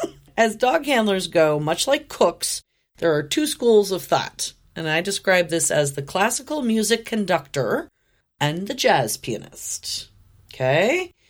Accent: Oregon, United States; Growing up in Southern Oregon in the 70s and 80s in a one earner household of four meant that my mom had to be very, very creative in her food budget.

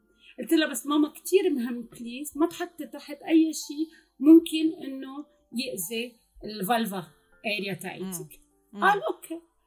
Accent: Beirut, Beirut Governorate, Lebanon; now in Australia; انا ما ربيت باستراليا، انا ربيت ببيئه محافظه ببيروت يعني.

